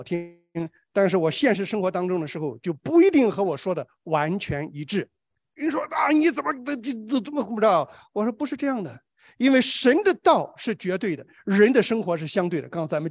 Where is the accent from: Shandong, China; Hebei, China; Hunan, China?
Shandong, China; 因为我是山东人啊，我一听馒头我就很敏感啊。